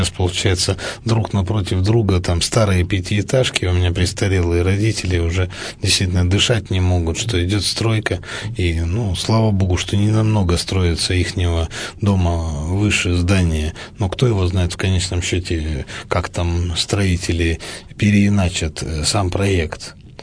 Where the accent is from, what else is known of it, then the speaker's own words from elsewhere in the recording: Yekaterinburg, Sverdlovsk Oblast, Russia; коренной житель этого города, я вам хочу сказать, что меня тоже очень коробит о том, что снесены многие были особняки